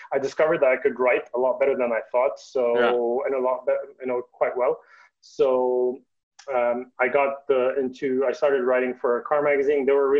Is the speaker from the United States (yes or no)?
no; Lebanon; in Lebanon, because I grew up in Lebanon, those are my formative years.